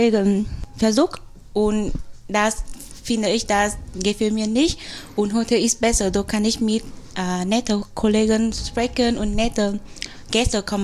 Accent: Vietnam; German is a second language; now in Germany; ich komme aus Vietnam und ich bin aus Azubi in Hotel Sparte Heimat und ich bin auch 20 Jahre alt

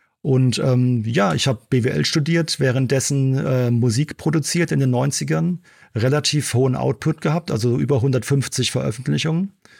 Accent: Frankfurt, Hesse, Germany; Also ich bin ja Frankfurter. Und in Frankfurt ist dann auch viel passiert.

